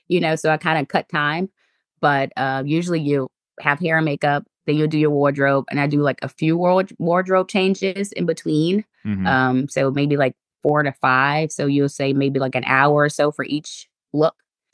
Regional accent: Williamsburg, Virginia, United States; I'm from Williamsburg, Virginia.

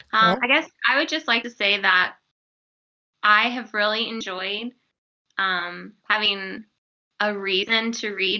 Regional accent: Georgia, United States; I grew up in Georgia and I'm not like that.

